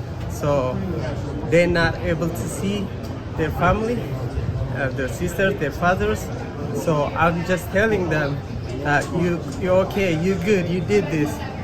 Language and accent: English; Texas, United States; also born or lived in Oregon; You know, I came from Texas all the way here for the event, so.